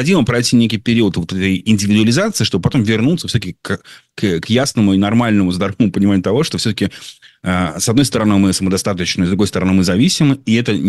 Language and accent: Russian; Saint Petersburg, Russia; Я вырос в Ленинграде, в доме, который был, имел 6 подъездов, 9-этажный дом, где мы все друг друга знали